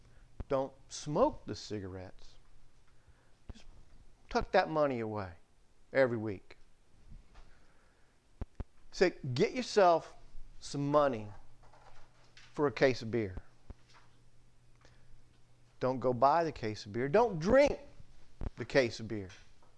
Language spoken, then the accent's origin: English; Atlanta, Georgia, United States; moved away as an adult; I grew up in Atlanta, spent the first 23 years of my life in Atlanta